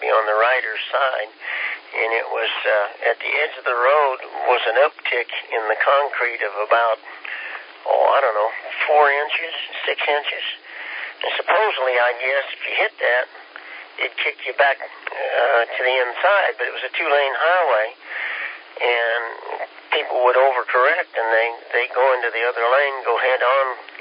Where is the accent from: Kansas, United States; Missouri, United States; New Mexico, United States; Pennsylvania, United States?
Kansas, United States; And I was from Kansas. I'd never been around. I'd never seen the ocean.